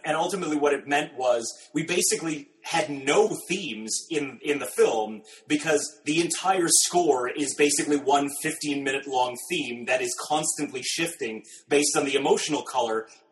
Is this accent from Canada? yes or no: yes; Canada; working in Canada and being Canadian